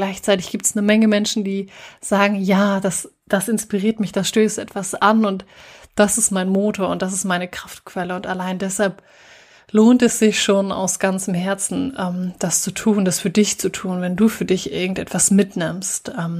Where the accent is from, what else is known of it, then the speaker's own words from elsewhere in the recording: Lower Saxony, Germany; aus meiner Heimat, nämlich aus dem schönen Ostfriesland